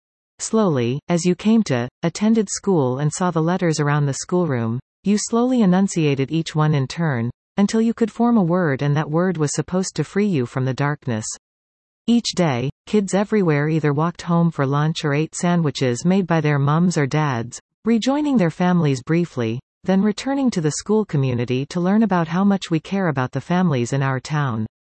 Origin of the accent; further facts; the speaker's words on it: Canada; As a Canadian, one thinks to oneself, I think this or that, about that or this.